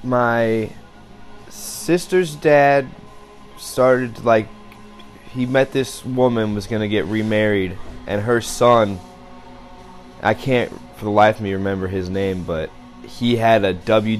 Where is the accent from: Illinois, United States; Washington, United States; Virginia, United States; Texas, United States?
Illinois, United States; Belleville; also born or lived in St. Louis, Missouri; Yeah, I was born in St. Louis, but I grew up right across the river in Illinois, Belleville, Illinois, actually.